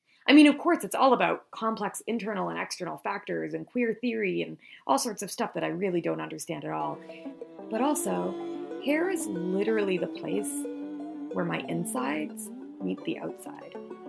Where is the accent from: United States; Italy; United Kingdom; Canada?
Canada; I grew up in Canada where we commonly use partner.